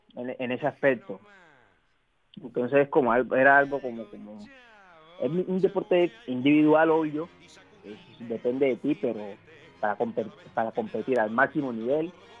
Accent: Colombia; now in Uruguay; Porque yo a veces le hablo en mi dialecto, me dice, colombiano, ya estás 4 años acá, ay, joder.

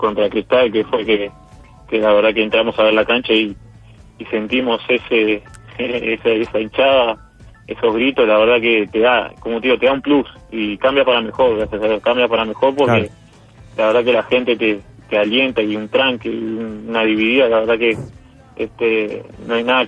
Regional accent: Montevideo, Uruguay; yo acá soy de Casavalle, enfrente al Maracaná, al estadio Cerrito, sí. Me crié acá.

